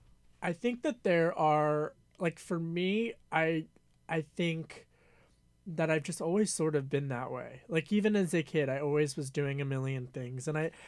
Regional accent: Pennsylvania, United States; I grew up outside of Philadelphia in Delaware County

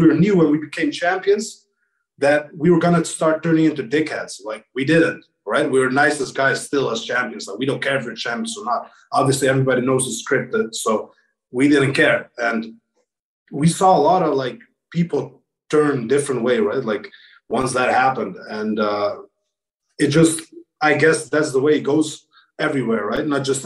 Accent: Kosovo; I'm from Kosovo, and we were in a war, like in 1994 to 1998.

